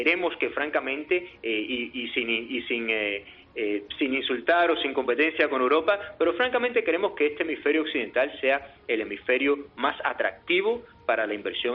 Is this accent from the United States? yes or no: yes; Miami, Florida, United States; born there; Y como he dicho, mi padre nació en Madrid, mi madre nació en La Habana, Cuba, y yo nací en Miami.